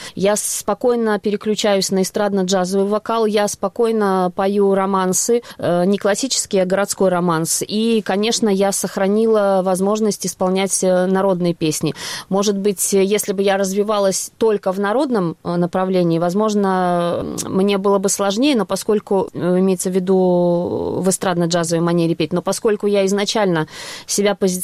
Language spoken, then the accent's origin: Russian; Belarus; first language be; Russian is a second language; moved away; я уехала из Беларуси. Конечно, я скучаю по родине, по нашей краине замечательной белорусской